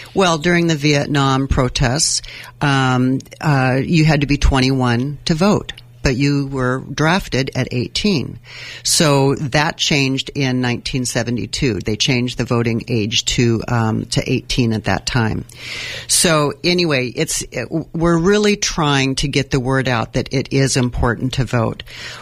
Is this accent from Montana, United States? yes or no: yes; Montana, United States; you mentioned that I was from Montana. We had to go back for a family issue a few weeks ago